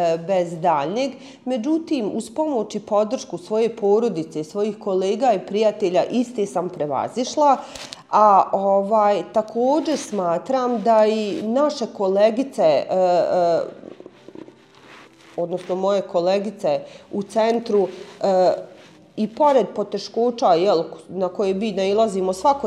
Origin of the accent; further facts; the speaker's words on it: Zenica, Federation of Bosnia and Herzegovina, Bosnia & Herzegovina; also born or lived in Brčko; Nakon par godina, otac je rođeni Zeničanin, on se ponovo vratio u Zenci, a i mi zajedno s njim. I otac sam ja ovdje u Zenci, živim, radim, studiram